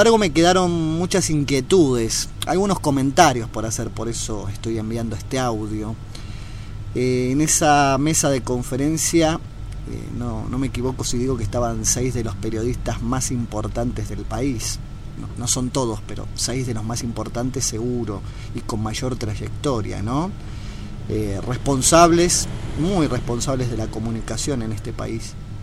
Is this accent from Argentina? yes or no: yes; Bariloche, Río Negro, Argentina; En mi caso soy de Bariloche, soy de la Patagonia, entonces tenía un conocimiento previo de los Kirchner que tenemos los que vivimos allá en el sur, ¿no?